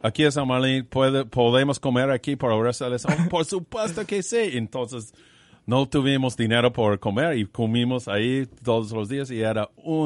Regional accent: United States; Spanish is a second language; Bueno, yo soy un gringo. Yo puedo hablar así de mi gente.

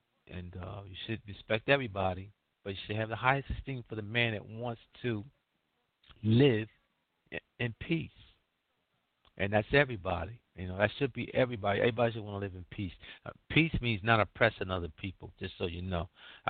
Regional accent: United States; You know, I'm American

